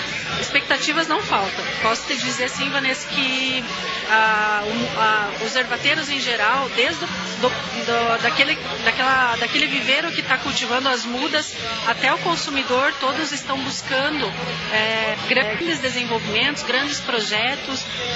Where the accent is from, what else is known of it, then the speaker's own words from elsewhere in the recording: Rio Grande do Sul, Brazil; moved away; Toda a minha família é gaúcha. A gente veio do Rio Grande do Sul já há 35 anos.